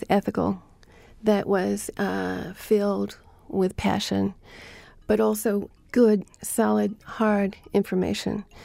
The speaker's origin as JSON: {"language": "English", "town": "New York City", "region": "New York", "country": "United States", "tie": "born or raised there", "said": "And, of course, I grew up in Queens, so I took the requisite trips to the Hayden Planetarium."}